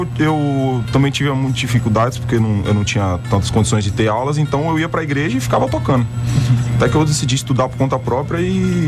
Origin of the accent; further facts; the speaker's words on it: Bom Jesus da Lapa, Bahia, Brazil; now in Guanambi, Brazil; eu sou de Bom Jesus da Lapa.